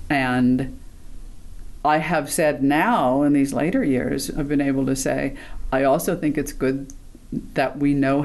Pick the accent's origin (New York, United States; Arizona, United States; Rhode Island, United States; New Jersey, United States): Rhode Island, United States; Woonsocket; I always have in me that I was a kid from Woonsocket, Rhode Island, which is one of the smallest state. It is the smallest state and one of the smallest cities.